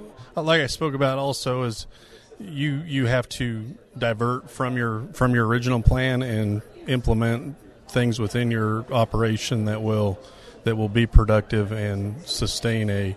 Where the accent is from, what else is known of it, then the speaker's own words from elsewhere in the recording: York, Nebraska, United States; from York, Nebraska.